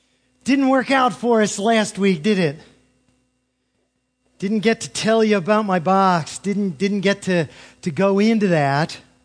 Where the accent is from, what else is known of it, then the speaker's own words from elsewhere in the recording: Delaware, United States; born there; I was born in Delaware, see?